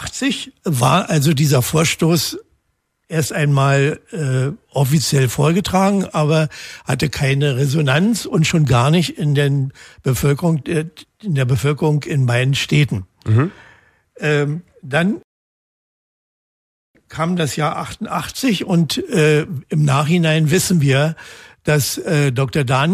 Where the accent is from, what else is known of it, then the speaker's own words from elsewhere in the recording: Potsdam, Brandenburg, Germany; born there; Ich bin selber in Potsdam geboren und wohne ja hier gar nicht weit von der Brandenburger Straße.